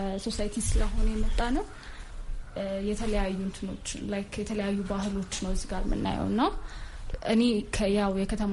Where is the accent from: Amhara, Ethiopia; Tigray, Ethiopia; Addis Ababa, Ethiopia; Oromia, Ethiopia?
Addis Ababa, Ethiopia; እኔ አዲስ አበባ ነው ተወልጄ የሚያደግኩት።